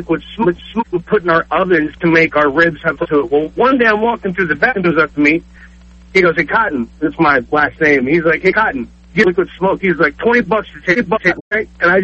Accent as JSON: {"language": "English", "region": "Texas", "country": "United States", "tie": "born or raised there", "said": "I grew up in Texas, and I grew up during the Bagwell and Biggio era."}